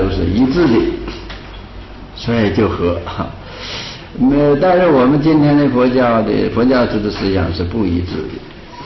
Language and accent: Chinese; China; 我们中国人欢喜简略